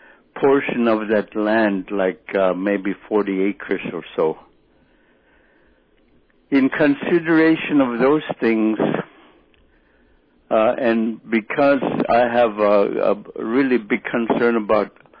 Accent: Russian Mission, Alaska, United States; also born or lived in Ohagamute / Marshall; I'm originally from Yukon River.

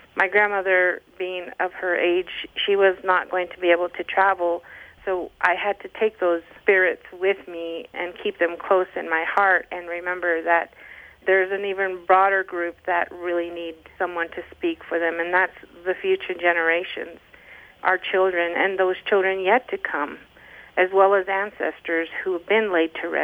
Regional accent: United States; We're Native American. We have a deep-seated history with the land, with the government. We may live on reservations or we may not

